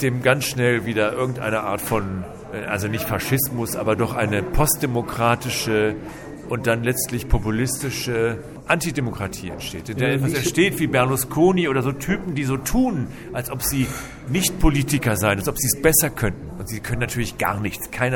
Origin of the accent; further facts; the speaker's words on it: Northern Germany, Germany; Also ich muss sagen, ich komme aus Norddeutschland, Stuttgart ist weit weg.